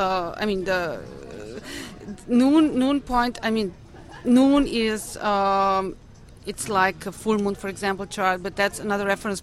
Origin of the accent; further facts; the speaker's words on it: Slovenia; English is a second language; I find it a bit hard to find the exact words because I'm from Slovenia.